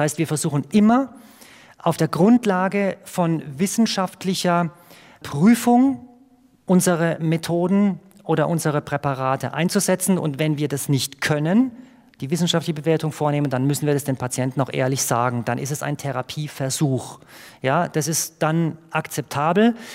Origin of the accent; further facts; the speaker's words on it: Electoral Palatinate (Kurpfalz), Germany; nicht nur als Kurpfälzer